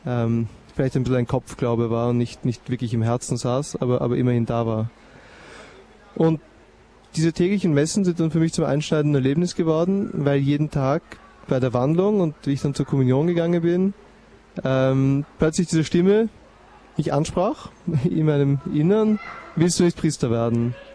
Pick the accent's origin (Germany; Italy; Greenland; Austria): Austria; Vienna; ich bin jetzt 30 Jahre alt, ich bin gebürtiger Wiener aus dem 3. Bezirk